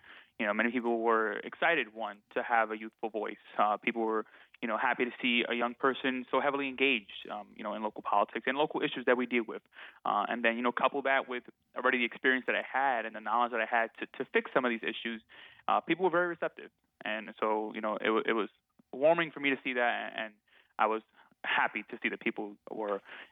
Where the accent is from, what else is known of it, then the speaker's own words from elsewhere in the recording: Bronx, New York, United States; Well, Dave, I grew up in this community. I was born on Watson Avenue. I've lived in, you know, various places throughout the Bronx, but I was born here.